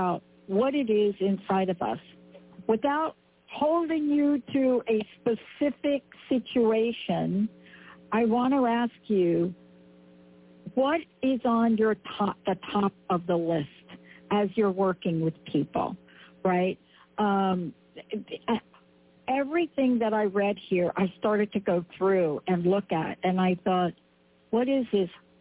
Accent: New York, United States

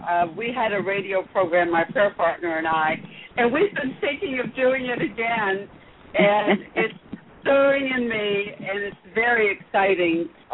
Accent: San Antonio, Texas, United States; from San Antonio.

